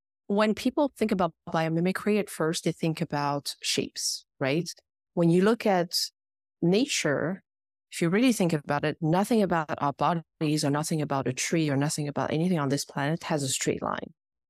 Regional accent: France; now in United States; I think living in the US, you know, I grew up in France where that's, I guess, is slightly different.

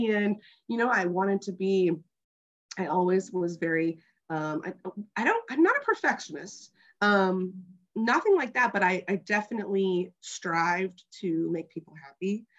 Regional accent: Texas, United States; give you a brief background of who I am, where I come from, but I was born and raised in Texas, and I got a mom, I got a dad, and I got an older brother.

